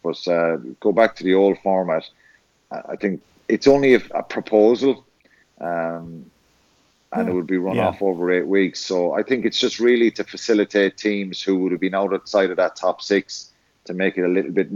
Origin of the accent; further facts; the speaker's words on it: Tipperary, Ireland; because I'm a bogger from Tipperary and you're a bogger from Mike.